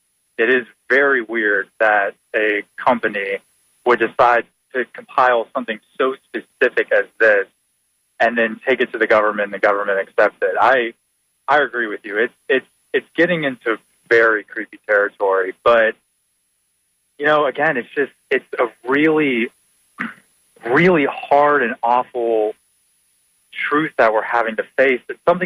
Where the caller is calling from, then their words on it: Lakeland, Florida, United States; Hi, this is … from Lakeland.